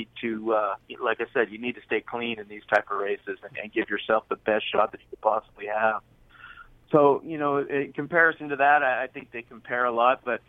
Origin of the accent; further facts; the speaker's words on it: California, United States; growing up in Northern California, I eventually moved to Golden Gate and Bay Meadows.